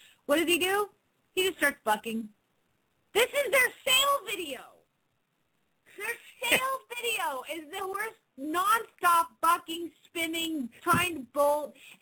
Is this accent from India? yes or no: no; the South, United States; accent: Southern; It was in my southern accent. It just came out that way.